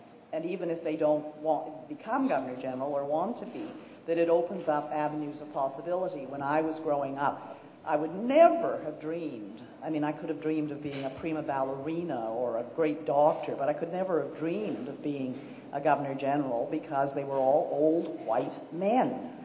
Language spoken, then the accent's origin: English; Canada; it gives you tremendous confidence as a Canadian